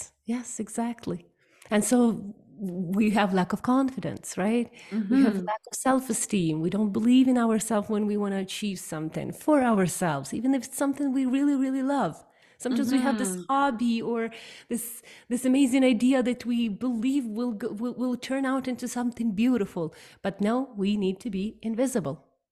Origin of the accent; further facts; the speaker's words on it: Ukraine; I grew up in Ukraine.